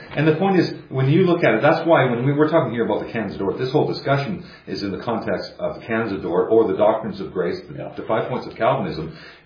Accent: Canada; I'm Canadian.

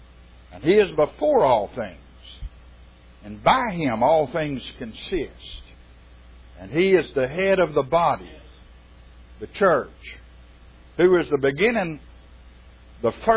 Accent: Houston, Texas, United States; And I grew up in Houston as a boy, but we'd go for home. Tenny Hawk was our home.

